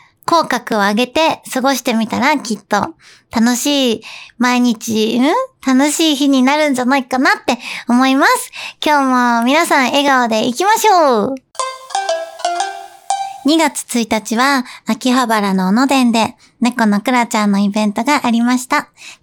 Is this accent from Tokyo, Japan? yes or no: yes; Tokyo, Japan; 私東京出身なんですけど、